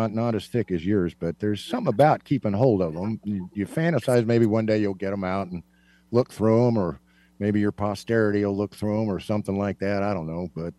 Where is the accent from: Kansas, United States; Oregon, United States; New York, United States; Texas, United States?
Kansas, United States; Yes, I am from Kansas.